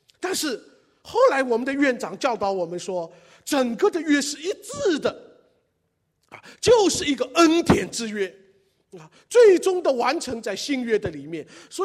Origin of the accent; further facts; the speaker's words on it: China; 我们中国人就缺少这个盟约和契约。